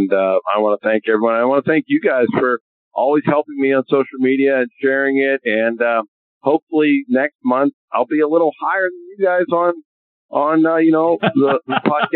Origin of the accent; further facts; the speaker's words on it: Pittsburgh, Pennsylvania, United States; I mean, I was a Steelers fan. I grew up in Pittsburgh.